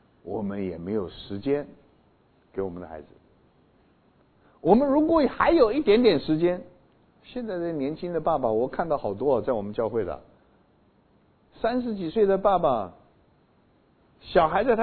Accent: China

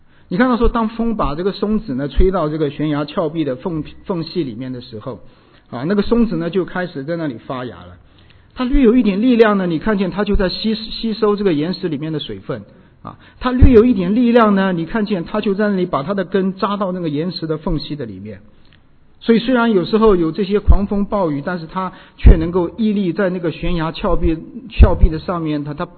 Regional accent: Anhui, China; 那我是在山边上长大的孩子。我家是在我们家离那个黄山呢是开车大概半个小时的时间，你就可以到那个山脚下

